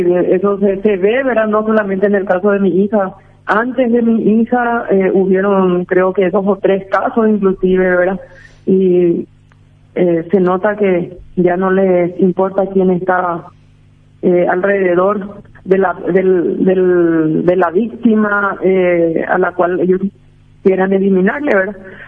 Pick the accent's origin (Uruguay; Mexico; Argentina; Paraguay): Paraguay; Nosotros nos sentimos, nosotros somos paraguayos, ¿verdad?